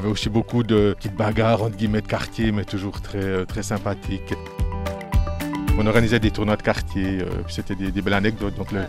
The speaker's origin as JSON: {"language": "French", "town": "Delémont", "region": "Jura", "country": "Switzerland", "tie": "born or raised there", "also_born_or_lived": "Develi", "said": "Oui, j'ai grandi ici. Quoi. On a déménagé de Develi à l'âge de 6 ans et j'ai fait toutes mes classes à Delémont dans cette maison ici."}